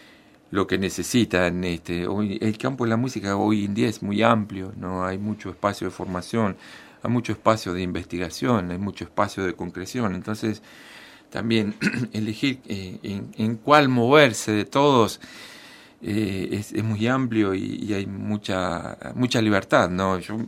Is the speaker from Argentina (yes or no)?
yes; General Acha, La Pampa, Argentina; Yo viví toda mi infancia en General Hacha, ¿no?